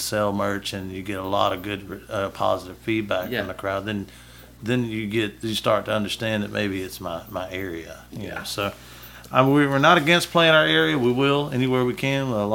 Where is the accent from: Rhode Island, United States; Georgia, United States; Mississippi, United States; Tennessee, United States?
Mississippi, United States; Starkville; Toshiba is great to have right here in my hometown. You know, my hometown.